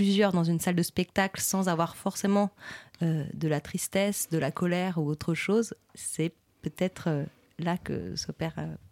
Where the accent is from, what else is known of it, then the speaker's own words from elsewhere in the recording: Geneva, Switzerland; Moi, je viens de Genève, j'ai grandi en Suisse